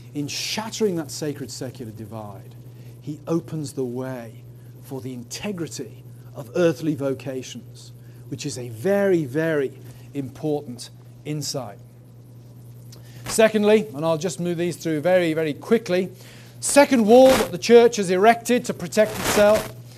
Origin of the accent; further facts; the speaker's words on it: England, United Kingdom; I don't even think of myself as British if I can help it. I'm English.